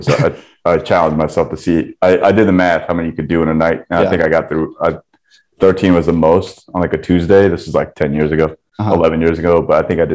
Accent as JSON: {"language": "English", "region": "New Jersey", "country": "United States", "tie": "born or raised there", "lives_now": "New York, United States", "said": "I lived in Jersey and New York my whole life. You know, mm-hmm. I was born and raised in Jersey and then went to NYU. So I've been in New York since 2004"}